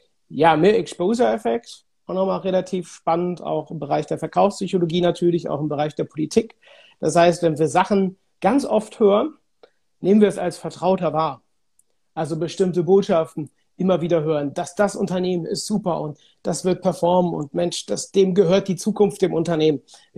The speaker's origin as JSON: {"language": "German", "town": "Cologne", "region": "North Rhine-Westphalia", "country": "Germany", "said": "Bei uns in Köln sagt man immer, es hätte noch immer Jod gegangen"}